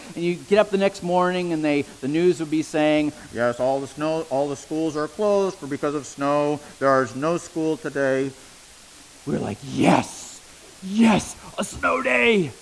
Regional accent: Erie, Pennsylvania, United States; So my hometown is Erie, Pennsylvania. Erie, Pennsylvania has the record for snowfalls in the United States.

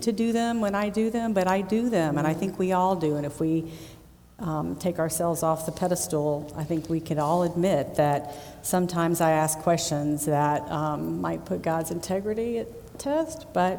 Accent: Fort Walton Beach, Florida, United States; I'm from Fort Walton. I moved here with my family when I was in the sixth grade, so I am a Kenwood Bulldog, a Prior Pirate, and a Choctahatchee Indian by education

